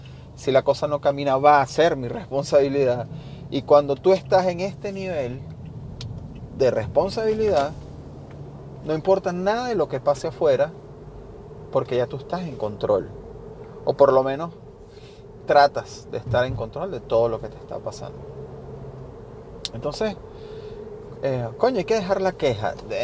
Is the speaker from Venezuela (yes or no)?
yes; Venezuela; now in United States; soy venezolano. Emigré de Venezuela hace casi 4 años ya. Me vine a los Estados Unidos. Emigré corriendo, salí corriendo de mi país, tal cual.